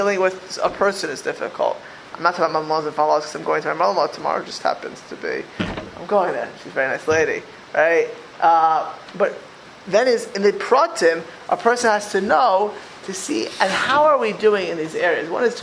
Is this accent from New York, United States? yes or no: no; Miami Beach, Florida, United States; There are people, I grew up in Miami Beach, Florida.